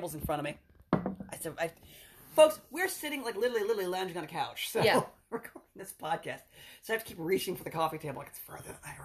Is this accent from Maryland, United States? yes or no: yes; Maryland, United States; I came from Western Maryland. We didn't come from much.